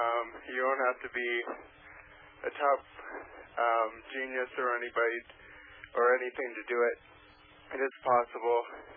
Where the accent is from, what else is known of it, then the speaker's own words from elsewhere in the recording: Los Angeles, California, United States; I'm from California. I'm in Los Angeles.